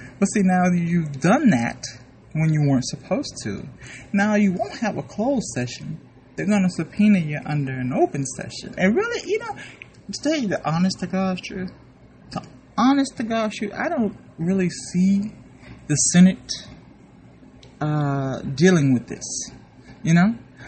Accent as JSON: {"language": "English", "region": "Louisiana", "country": "United States", "said": "I'm from Louisiana, where we, I think, kind of make hurricanes along with Florida, because we're right there on the Gulf."}